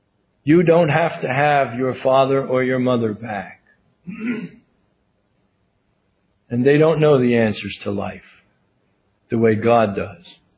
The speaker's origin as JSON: {"language": "English", "region": "New Jersey", "country": "United States", "tie": "born or raised there", "said": "I was raised in New Jersey, and everybody that lives in New Jersey talks fast."}